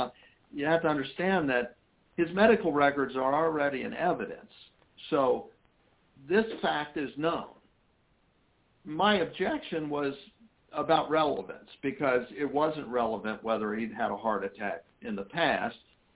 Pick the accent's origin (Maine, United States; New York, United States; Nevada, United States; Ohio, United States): Ohio, United States; Cincinnati; Yes, I grew up in Cincinnati. My mother still lives here. I have three children who still live here